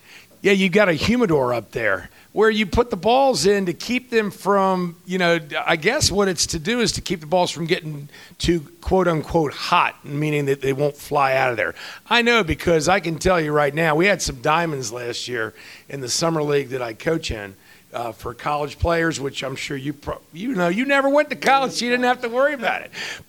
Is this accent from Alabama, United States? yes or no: no; Arlington, Virginia, United States; That's my hometown. I went to Wakefield High School.